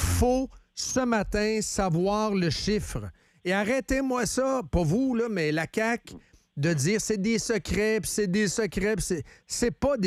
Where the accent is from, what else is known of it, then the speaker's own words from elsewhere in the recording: Quebec, Canada; On est des Québécois, vous et moi